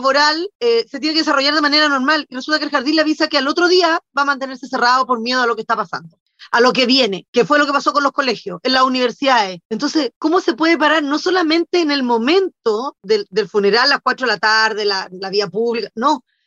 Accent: Valparaíso, Chile; Viví siempre en Valparaíso, yo soy nacida, criada y fabricada en el Cerro Playa Ancha, estudié en el Cerro Playa Ancha, la básica, estudié en el Liceo Comercial de Valparaíso, que es en la Avenida Argentina, en la enseñanza media.

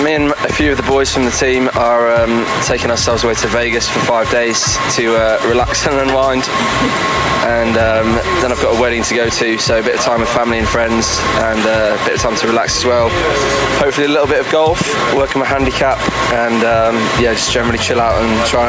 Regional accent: Hungary; I'm from Hungary

